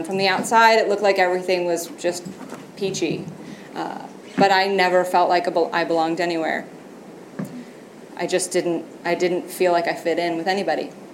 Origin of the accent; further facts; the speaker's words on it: East Coast, United States; also born or lived in Colorado; I made it through college, moved out to Colorado, wanted to do something different. And I grew up on the East Coast.